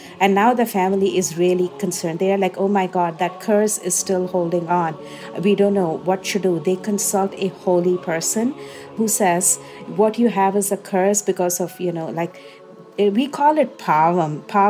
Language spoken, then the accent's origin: English; India; moved away as an adult; now in United States; I am a queer person, and growing up in India, it was hard being what I am in this body